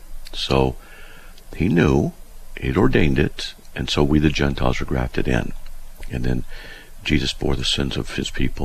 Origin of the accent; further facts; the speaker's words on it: United States; Yes, it is. It's a term for a nation. It's a term for a nation. Yeah. I was born in America.